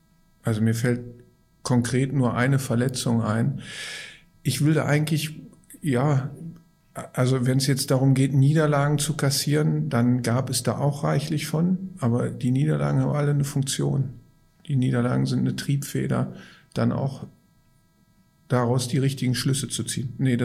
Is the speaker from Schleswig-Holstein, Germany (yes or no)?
no; Gelsenkirchen, North Rhine-Westphalia, Germany; ich komme aus Gelsenkirchen